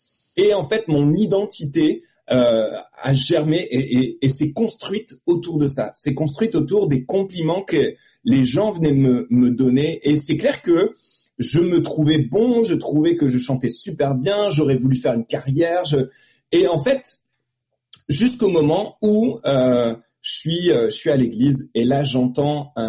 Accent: Hauts-de-France, France; je suis un ch'ti, ou en tout cas, je suis né dans le nord de la France. J'ai fait mes 20 premières années dans le nord de la France.

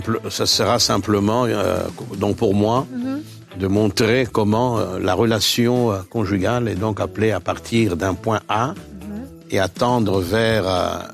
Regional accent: DR Congo; qui d'ailleurs est très très suivie chez moi au Congo.

